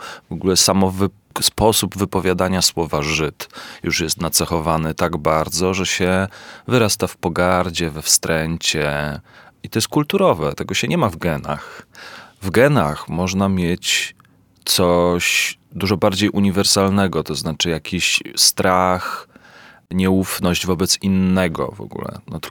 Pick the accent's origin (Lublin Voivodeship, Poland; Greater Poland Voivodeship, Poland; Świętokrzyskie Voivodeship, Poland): Świętokrzyskie Voivodeship, Poland; Kielce; Bo jestem Polakiem i jestem z Kielc, jedno i drugie.